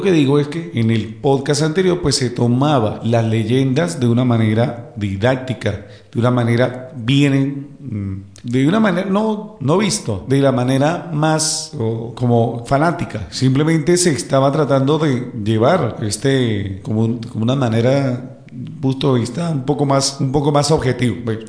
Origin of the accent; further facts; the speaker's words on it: Venezuela; estas son leyendas que hemos escuchado muchas veces y somos venezolanos